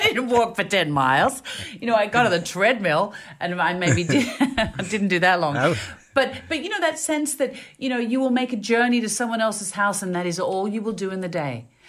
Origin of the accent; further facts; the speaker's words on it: Melbourne, Victoria, Australia; I grew up in Melbourne.